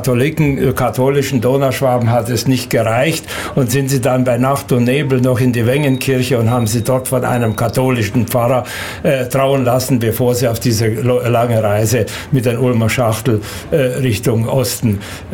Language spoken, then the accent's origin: German; Palanka, Vojvodina, Serbia; also born or lived in Obrovac; now in Germany; Dann wieder Palanka, wo ich aufgewachsen bin, das ist, war die Kreisstadt, eine größere Stadt